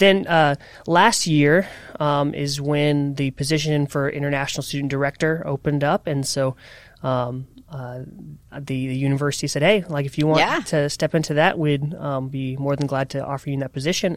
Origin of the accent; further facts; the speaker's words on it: Columbia, Missouri, United States; So originally I'm from Columbia, Missouri, born and raised there, went to a private Christian school there.